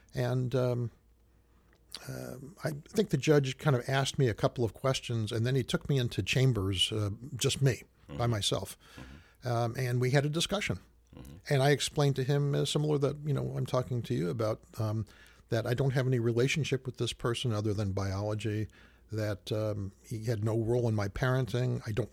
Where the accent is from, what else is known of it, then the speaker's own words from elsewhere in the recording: Montebello, California, United States; And I was born in Montebello, California, an eastern suburb of Los Angeles.